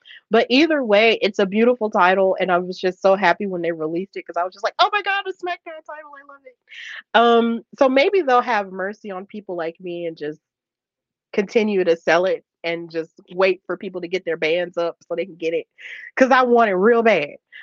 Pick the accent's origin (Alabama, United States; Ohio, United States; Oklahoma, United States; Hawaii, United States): Alabama, United States; Birmingham; seeing as we're both from Birmingham